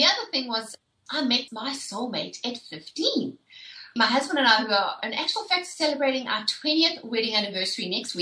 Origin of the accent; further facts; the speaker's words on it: South Africa; I'm not from around these parts. I'm from the south, but the way south, past the equator in South Africa. And so I grew up and was born and raised in South Africa in the 70s, and I grew up under apartheid.